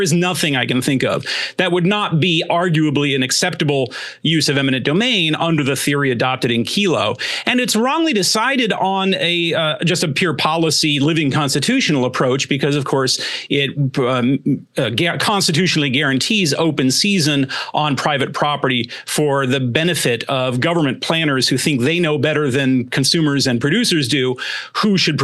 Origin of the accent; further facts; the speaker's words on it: Arizona, United States; But I'm glad to say that here in my home state of Arizona